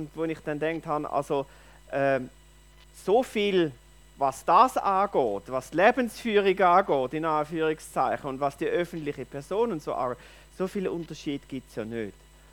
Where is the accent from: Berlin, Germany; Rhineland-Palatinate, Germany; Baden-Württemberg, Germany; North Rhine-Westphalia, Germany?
Baden-Württemberg, Germany; Bad Säckingen; Ich stamme aus Bad Säckingen, erinnert dem Rhein, bin gut kirchlich-christlich gross geworden in einer liberalen Stadtgemeinde, wobei meine Eltern sehr kirchlich gewesen sind.